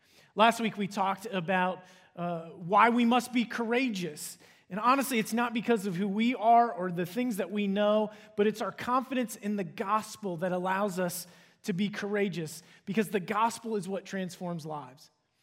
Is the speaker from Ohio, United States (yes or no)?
yes; Cincinnati, Ohio, United States; I grew up in Cincinnati, and so if you're not exactly sure where Cincinnati is, it's in the very southwest corner of the state of Ohio.